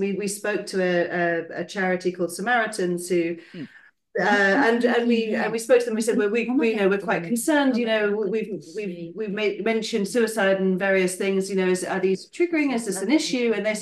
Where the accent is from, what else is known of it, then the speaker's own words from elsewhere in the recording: Kathmandu, Bagmati, Nepal; I live in Nepal. So I grew up in Nepal, in Kathmandu.